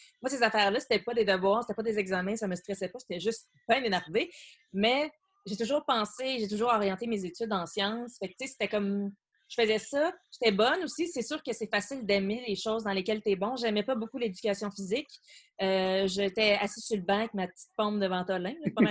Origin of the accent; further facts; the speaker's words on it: Longueuil, Quebec, Canada; also born or lived in Montreal; Mais ensuite, Rive-Sud, Saint-Hubert et Longueuil, jusqu'à mes 22 ans.